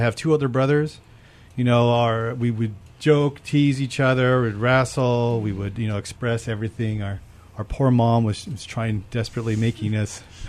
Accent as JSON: {"language": "English", "region": "California", "country": "United States", "tie": "born or raised there", "said": "Well, I grew up right on the edge of East L.A., in a small town called Mo"}